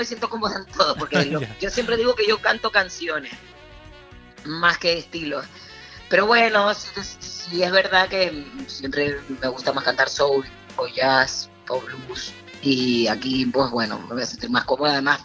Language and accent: Spanish; Santa Cruz, Canary Islands, Spain; aunque me crié en Santa Cruz, yo me siento lagunera. De donde me siento es la laguna.